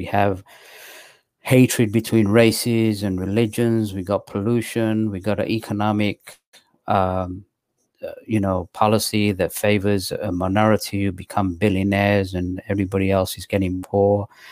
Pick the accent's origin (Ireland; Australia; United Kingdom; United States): United Kingdom; England; also born or lived in South Asia; coming from South Asia, even though I was raised in England